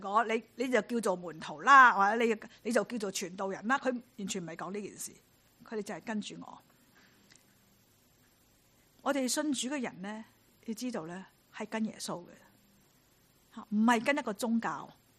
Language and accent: Cantonese; Guangdong, China; 有我们广东人说半身而女债